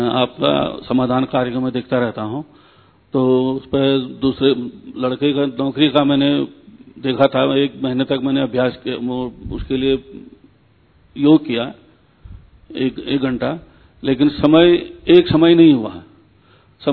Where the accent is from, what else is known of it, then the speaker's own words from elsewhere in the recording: Bageshwar, Uttarakhand, India; मैं बागेश्वर से हूँ